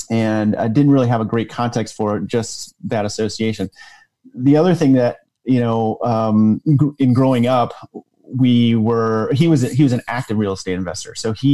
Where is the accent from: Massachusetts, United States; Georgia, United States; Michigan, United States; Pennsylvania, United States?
Michigan, United States; So I grew up in a middle-class family of five. I had two brothers. Grew up in Michigan.